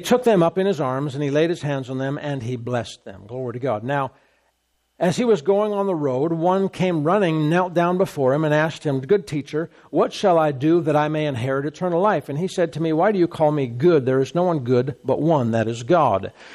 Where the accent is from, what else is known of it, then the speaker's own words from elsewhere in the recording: Canada; I'm a Canadian, and I just drive on the right side of the road